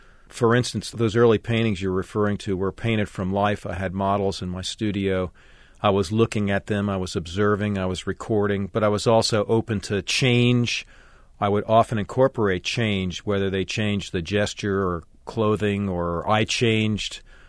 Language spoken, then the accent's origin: English; Long Island, New York, United States; And I grew up outside of New York City in Long Island, and so going to the museums was part of what our family did.